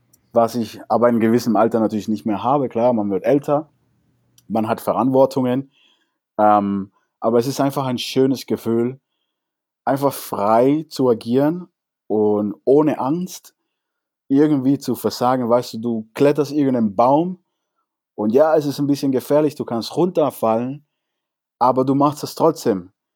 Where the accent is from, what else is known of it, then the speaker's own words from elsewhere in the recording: Cuba; now in Germany; Ich habe mehr so eine generelle Erinnerung über meine Kindheit in Kuba.